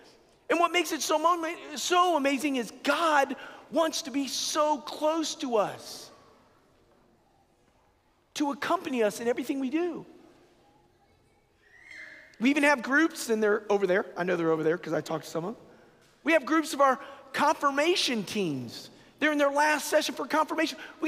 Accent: Atlanta, Georgia, United States; also born or lived in Germany / Italy; I grew up in Atlanta. But I had the grace of living in Germany for 3 years in the army, and then Italy for 3 years in the seminary.

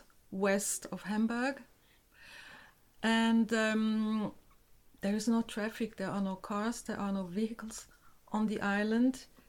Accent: Switzerland; accent: Swiss German; first language Swiss German; English is a second language; Yes, I'm a German speaker. My mother tongue is Swiss German. But of course, we learn German at school. It's a second language.

